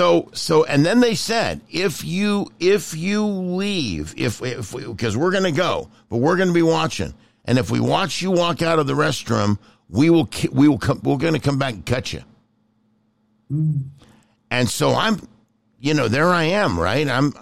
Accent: San Leandro, California, United States; Yeah, I grew up in a little town called San Leandro, which was just across the bay, next to Oakland.

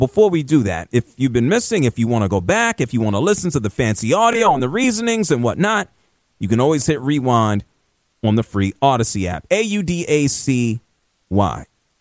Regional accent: Philadelphia, Pennsylvania, United States; I'm from Philadelphia. I can say what I want.

